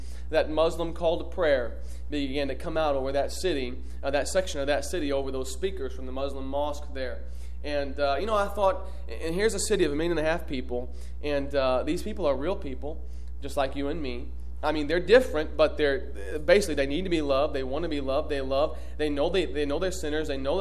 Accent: United States; you can see the difference in what we grew up in America.

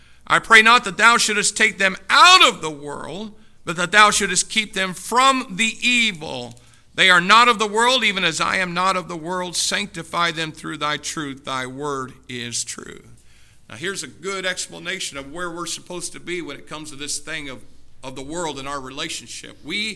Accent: United States; Excuse me, but I'm an American

